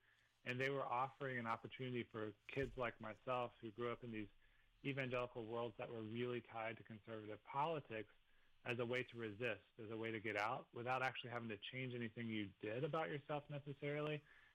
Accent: Pensacola, Florida, United States; My own personal history is I grew up in the Panhandle of Florida in Pensacola, grew up in this landmark missionary Baptist tradition as a kid

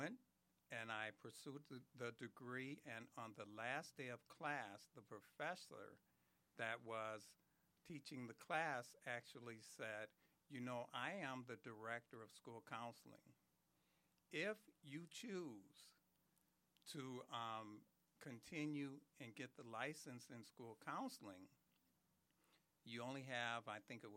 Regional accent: Racine, Wisconsin, United States; born there; I was born here in Wisconsin. I was born in Racine. I graduated from Park High School.

